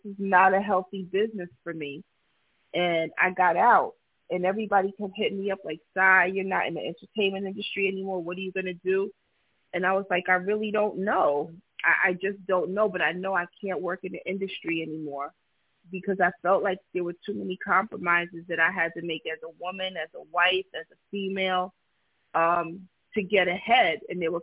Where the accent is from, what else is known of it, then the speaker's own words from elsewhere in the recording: New Jersey, United States; You know, I'm a chick from Jersey